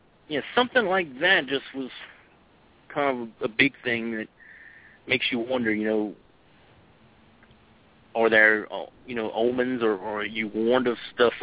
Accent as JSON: {"language": "English", "region": "Louisiana", "country": "United States", "tie": "born or raised there", "said": "It was just growing up in Louisiana, like I said, it comes second nature kind of hearing all those ghost stories."}